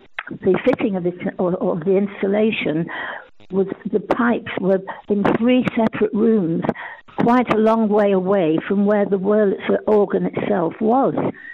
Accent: Blackpool, North West England, United Kingdom; born there; I was born in Blackpool. I lived with Blackpool Tower Wurlitzer

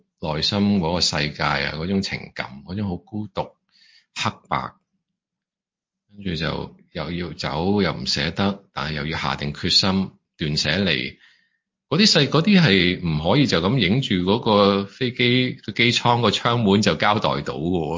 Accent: Hong Kong; 因为我系土生土长嘅香港人啦，亦都有唔同嘅国际经验啦。

